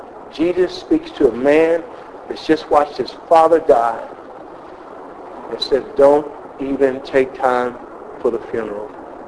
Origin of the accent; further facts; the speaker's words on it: Texas, United States; I know people do that farther up north, but see, I'm from Texas.